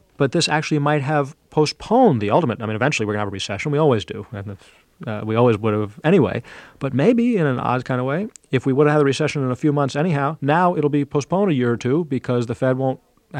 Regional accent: New York, United States; I said, Jim, I'm from New York. There's always blood in the streets.

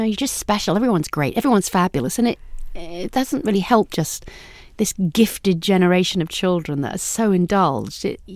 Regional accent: England, United Kingdom; I mean, it's hard to give praise as English people.

